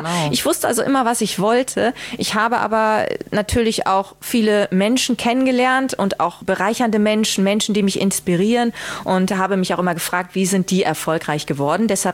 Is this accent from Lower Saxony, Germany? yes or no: yes; Leer, Lower Saxony, Germany; Er kommt ja aus Emden, ich komme aus Leer.